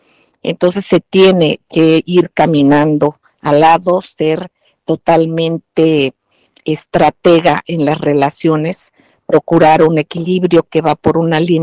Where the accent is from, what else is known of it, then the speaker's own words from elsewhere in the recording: Mexico; en mi punto de vista como mexicano